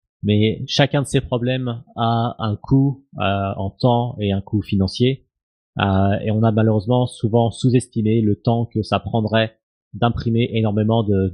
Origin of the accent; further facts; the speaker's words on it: Berlin, Germany; je viens de Berlin.